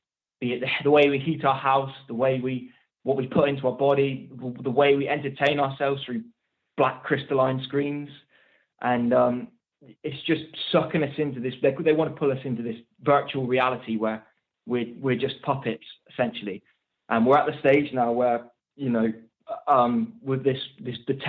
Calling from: South West England, United Kingdom; I'm calling from Cornwall.

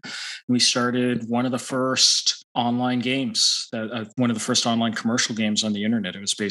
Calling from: Boston, Massachusetts, United States; I'm in the East Coast around Boston.

